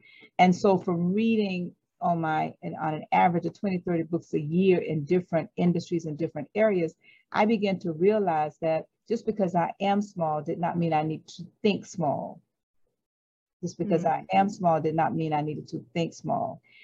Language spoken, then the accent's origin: English; West Palm Beach, Florida, United States; I am from West Palm Beach, Florida, and I commuted to Miami to work, but I left the city to come to Miami because of being Black and a female and not many opportunities.